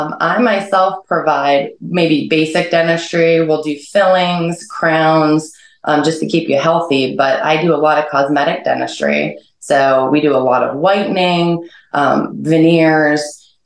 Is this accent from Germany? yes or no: no; Erie, Pennsylvania, United States; I went to Allegheny College, and in my hometown of Erie, Pennsylvania, there were three brothers, and they all went to Allegheny